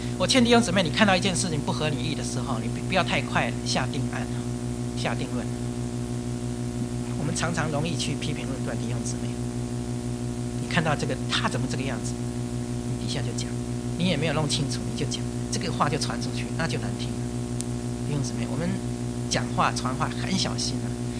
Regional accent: China; 也帮助我们中国人对传道人要尊敬

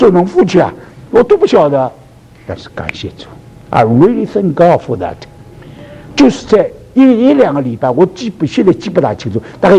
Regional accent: Ningbo, Zhejiang, China; now in United States; 上海人宁波人会赚钱吗，你们知道吗啊，我是宁波人嘛

